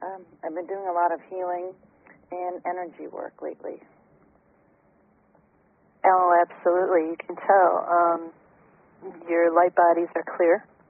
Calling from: Rhode Island, United States; I'm calling from Rhode Island.

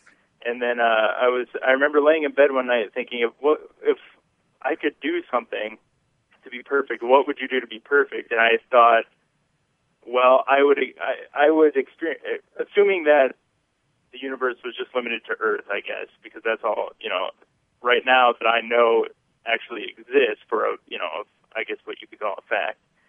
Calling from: Iowa, United States; I'm calling from Iowa, actually.

